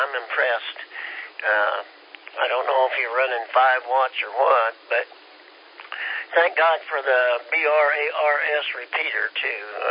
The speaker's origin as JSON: {"language": "English", "region": "Kansas", "country": "United States", "moved": "as an adult", "said": "I'm an immigrant from Kansas, lived up there 62 years, 62 and a half. And been here 14 years now, so I'm legal."}